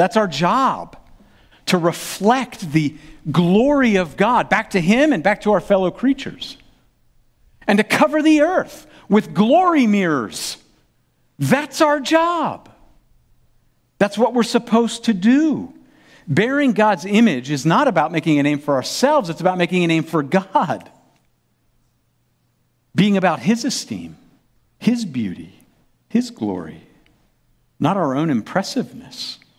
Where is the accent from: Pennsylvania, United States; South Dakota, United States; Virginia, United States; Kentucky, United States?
Pennsylvania, United States; Carlisle; I grew up in Carlisle, Pennsylvania, South Central Pennsylvania, home of Dickinson College.